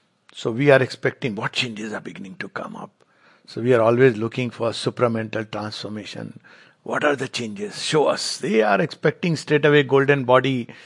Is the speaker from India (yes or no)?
yes; India; I mean, as an Indian, I love India and everything that India has given and continue to.